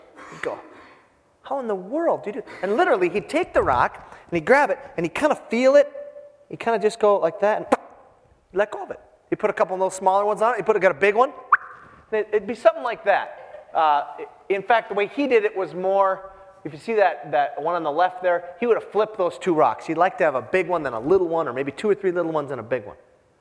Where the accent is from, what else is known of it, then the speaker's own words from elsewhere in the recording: Hibbing, Minnesota, United States; I'm from Hibbing, Minnesota, 20,000.